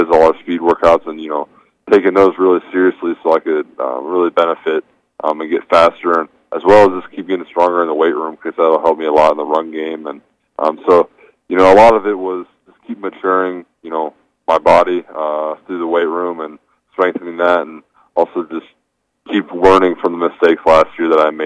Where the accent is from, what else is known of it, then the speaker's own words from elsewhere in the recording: Ohio, United States; and I grew up obviously in Ohio, so it was in Big Ten country, so I grew up watching or seeing Iowa play quite a bit